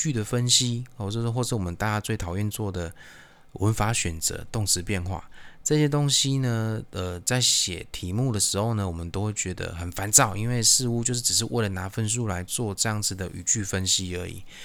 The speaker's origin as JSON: {"language": "Chinese", "country": "Taiwan", "said": "我是台湾人"}